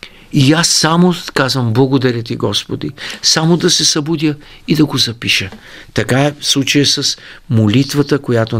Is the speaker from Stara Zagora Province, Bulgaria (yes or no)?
no; Varna, Varna Province, Bulgaria; born there; аз съм роден във Варна, но никога не съм живял, не съм учил там, но имам роднини, лели, чичовци, братовчеди, дядо, баба